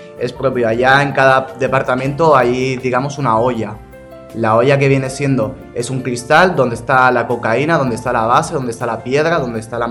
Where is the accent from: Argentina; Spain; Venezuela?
Spain; como siendo español, lo primero que hay es una extorsión.